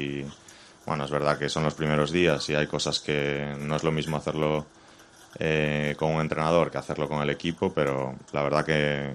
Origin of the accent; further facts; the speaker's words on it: A Coruña, Galicia, Spain; Me he preparado con un entrenador personal en La Coruña, de donde yo soy